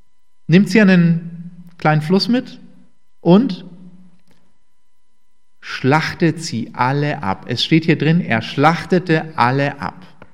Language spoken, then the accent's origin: German; Bavaria, Germany; ich bin aus Bayern, ist Bayern ein sehr, sehr geheiligter Ort. Weil so viele Berge da sind.